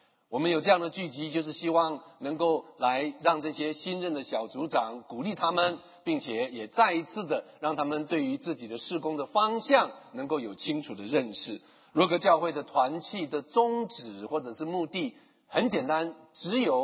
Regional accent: China; 所以我们中国人才有一句话说

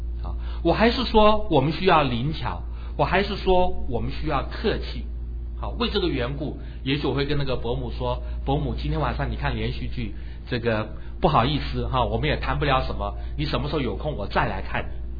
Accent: Taiwan; 我在小的时候在台湾

